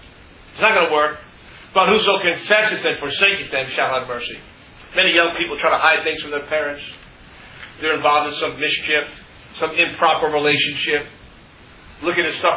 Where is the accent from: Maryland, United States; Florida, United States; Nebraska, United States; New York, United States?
New York, United States; Queens; When I was a kid, I grew up in Queens, so people say the Empire State Building is the biggest building in the world.